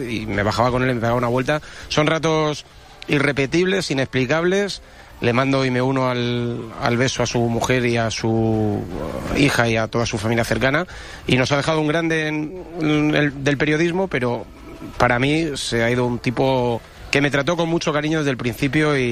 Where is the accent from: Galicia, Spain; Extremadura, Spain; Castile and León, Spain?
Castile and León, Spain; Santa Cruz del Valle; Mira, yo estoy en mi pueblo, estoy en Santa Cruz del Valle.